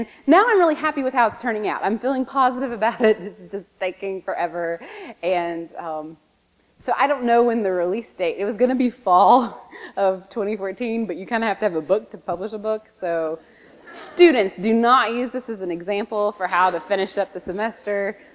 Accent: the South, United States; growing up in the Bible Belt and having questions and doubts around a lot of what I was taught there in that culture

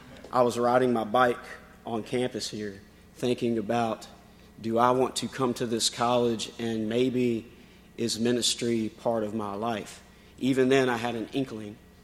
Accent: Elkton, Virginia, United States; So I'm from Elkton, Virginia

